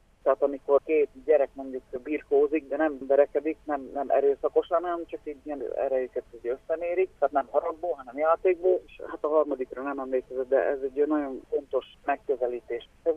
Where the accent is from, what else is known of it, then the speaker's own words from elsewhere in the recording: Dunajská Streda, Trnava Region, Slovakia; én Dunaszerdahelyen születtem, és ott is nevelkedtem. Ott csak ez volt.